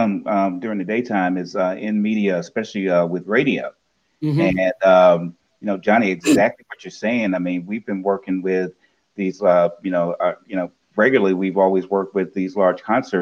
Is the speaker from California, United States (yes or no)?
no; Portsmouth, Virginia, United States; the Visitors Bureau of the actual town, my hometown, Portsmouth, Virginia, is sponsoring all of this.